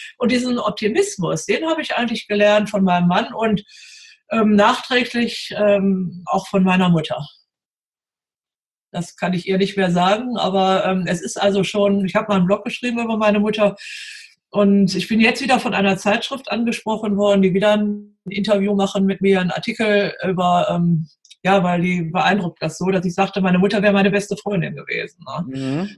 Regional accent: Northern Germany, Germany; Ich stamme ja aus Norddeutschland ursprünglich.

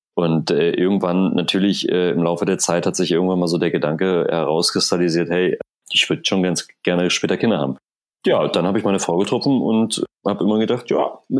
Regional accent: Tangerhütte, Saxony-Anhalt, Germany; born or raised there

